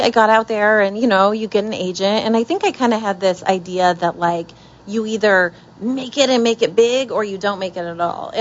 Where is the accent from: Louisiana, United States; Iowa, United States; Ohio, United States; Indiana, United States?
Iowa, United States; I was this girl from Iowa and I was getting these invites to the Playboy Mansion